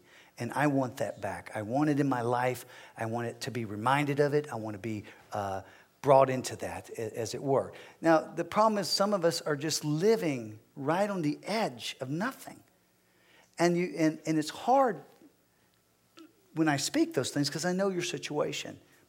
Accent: Texas, United States; As a man, I've said before, I'm a man, I'm from Texas. So the way that I operate is different than someone who's from New York.

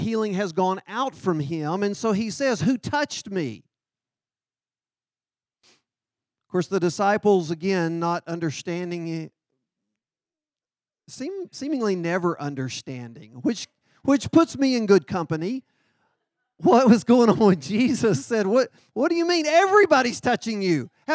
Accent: Texas, United States; gosh, I'm a Texan. And that's not the way we do things.

